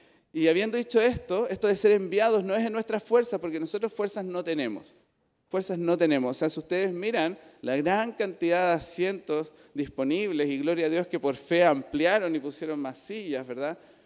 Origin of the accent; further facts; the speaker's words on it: Magallanes, Chile; yo sé, yo soy magallánico